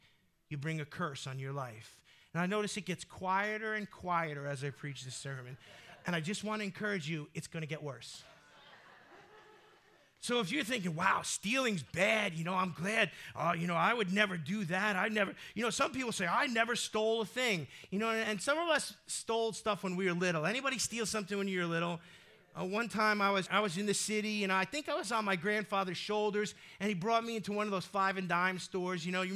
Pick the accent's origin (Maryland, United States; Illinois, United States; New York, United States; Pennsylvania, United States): New York, United States; Bronx; you grew up in Brooklyn, I'm from the Bronx